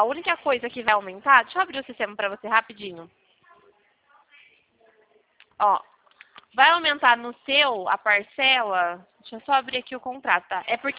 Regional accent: Rio Claro, São Paulo, Brazil; Eu sou de Rio Claro, tá?

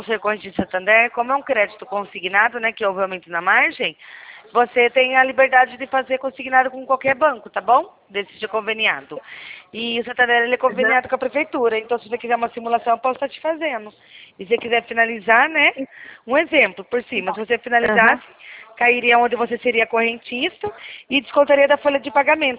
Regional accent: Rio Claro, São Paulo, Brazil; Eu sou de Rio Claro, São Paulo, tá?

